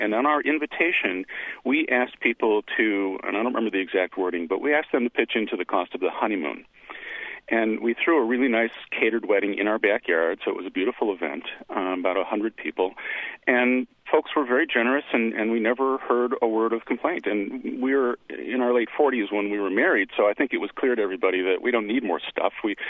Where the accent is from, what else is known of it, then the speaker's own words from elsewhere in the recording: Detroit, Michigan, United States; now in California, United States; and we went to my hometown of Detroit and her hometown of Chicago, where our friends and family each threw, you know, brunches and stuff for us.